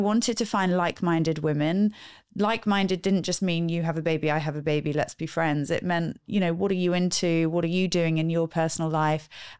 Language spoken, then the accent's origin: English; Peterborough, East of England, United Kingdom; now in London, United Kingdom; Originally, I'm from Peterborough.